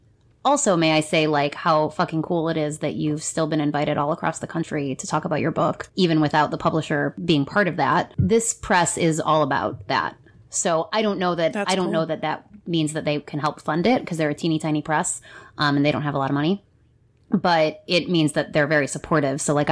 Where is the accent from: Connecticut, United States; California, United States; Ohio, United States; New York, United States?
Ohio, United States; Cleveland; And I'm from Cleveland and my memoir is about, this first memoir anyway, is about my life in Ohio.